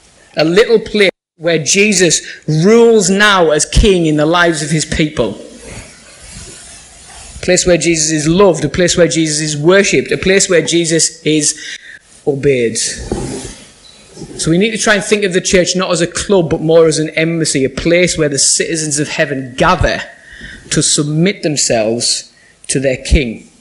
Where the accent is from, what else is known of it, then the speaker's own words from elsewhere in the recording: United Kingdom; born there; I am a British citizen. I was born in the UK. I was born to British parents. My birth was registered here.